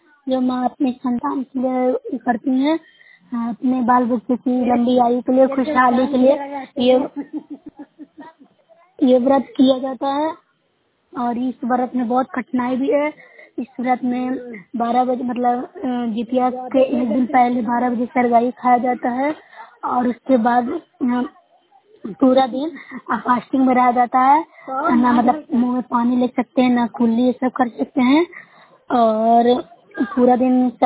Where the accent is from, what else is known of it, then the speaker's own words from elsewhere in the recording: Bihar, India; मैं नौसरा प्रखंड से हूँ, जिला नालंदा के निवासी हूँ।